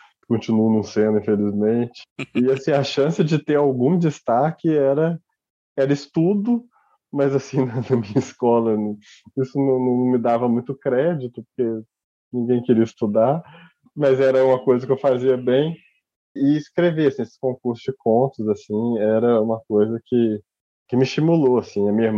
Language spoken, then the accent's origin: Portuguese; Três Corações, Minas Gerais, Brazil; eu sou de Três Corações, cidade que agora falou-se muito dela, porque o Pelé é de lá, né?